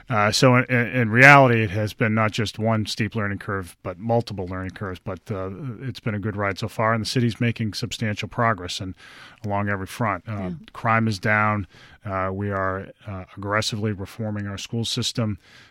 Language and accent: English; New Bedford, Massachusetts, United States; also born or lived in North Dartmouth; I grew up in New Bedford and North Dartmouth.